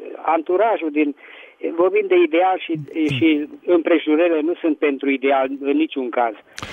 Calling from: Petroșani, Hunedoara County, Romania; din Petroșani

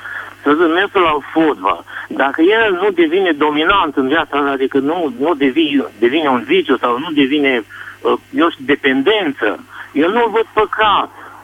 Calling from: Arad, Arad County, Romania; din Arad.

